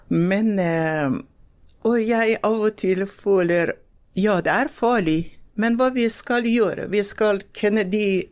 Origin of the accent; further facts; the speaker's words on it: Iran; Norwegian is a second language; now in Norway; det er så voldsomt for meg som jeg kommer fra Iran og kommer til i Norge